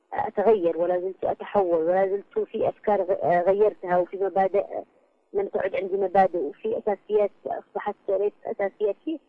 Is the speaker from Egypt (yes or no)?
no; Aden, Yemen; also born or lived in Sanaa; فأنا ولدت في إيدز و نشأت طفولتي في عدن، وشبابي يعني نقول أيام المراهقة كانت في إدس أيضا، وأكملتها بصنعاء.